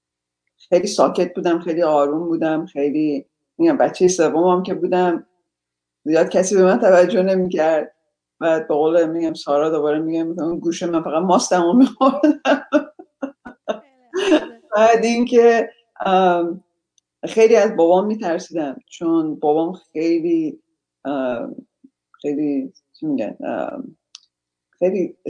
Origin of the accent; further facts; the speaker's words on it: Iran; moved away as an adult; also born or lived in Sweden; خلاصه گذشت تا سن 24 سالگی که من از ایران اومدم بیرون، اولین مهاجرتم به سوئد بود چون خواهر بزرگم سوئد زندگی میکرد.